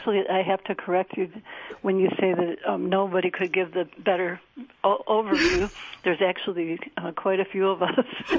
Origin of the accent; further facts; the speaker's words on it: Detroit, Michigan, United States; And we grew up on Blue Cross and two cars, and we lived a good life in a way that only Detroit really realized.